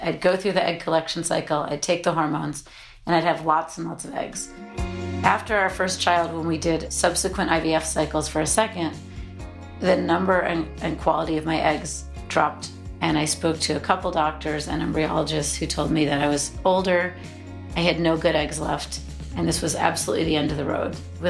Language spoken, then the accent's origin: English; United States; now in London, United Kingdom; We're both American, but we were living in London.